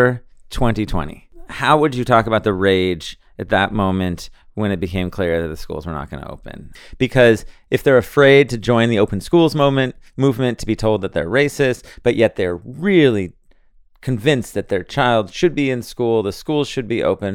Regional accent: United States; As an American, I can't tell you how surreal it was to hear things like this.

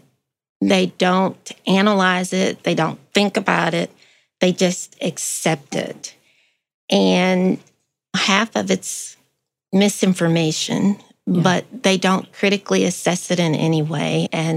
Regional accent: Baton Rouge, Louisiana, United States; Baton Rouge, Louisiana.

